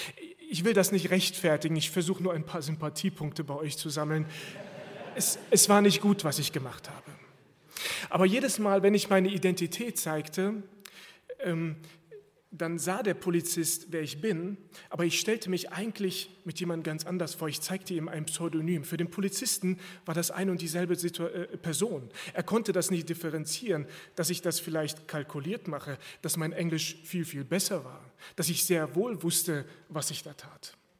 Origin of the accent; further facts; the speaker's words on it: Erkelenz, North Rhine-Westphalia, Germany; born there; 19.03.1984 geboren. Ich besitze die deutsche Staatsbürgerschaft und ich bin in Erkelenz geboren. Das ist irgendwo im Niederrhein nahe der holländischen Grenze, da wo Fuchs und Has sich gute Nacht sagen.